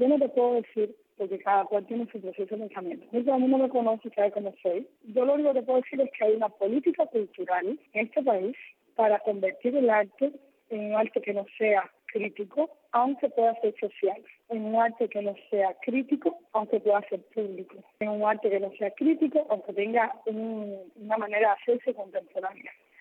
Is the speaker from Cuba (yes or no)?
yes; Cuba; yo soy cubana, yo puedo venir a Cuba donde lo quiera, estoy con mis papeles arreglados